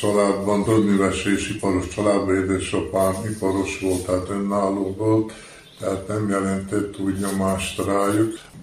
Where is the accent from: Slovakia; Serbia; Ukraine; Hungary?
Serbia; Senta, Vojvodina; now in Totovo Selo, Serbia; Én zentai vagyok, zenta szülötte.